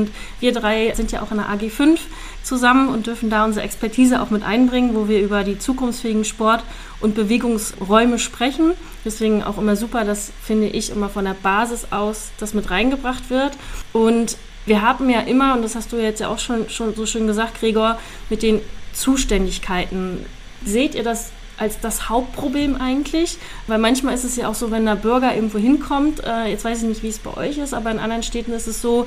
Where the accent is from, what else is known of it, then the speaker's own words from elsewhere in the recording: Wismar, Mecklenburg-Vorpommern, Germany; bei mir zum Beispiel in meiner Heimatstadt Wismar war es auch so